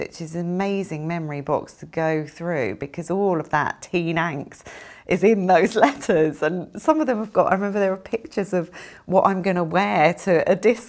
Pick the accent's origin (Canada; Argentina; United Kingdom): United Kingdom; London; I was born to teachers. My father was a head teacher of a school in London. My mum, a music and English teacher.